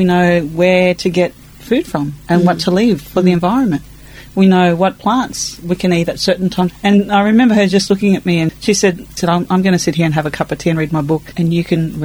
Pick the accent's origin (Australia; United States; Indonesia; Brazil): Australia; Thursday Island, Queensland; also born or lived in Port Douglas; I'm Aboriginal and Torres Strait. So I'm from Cape York and the Torres Strait. So I was born in Thursday Island. Uh-huh. We didn't move to the mainland completely till I was probably about six. We lived near Port Douglas.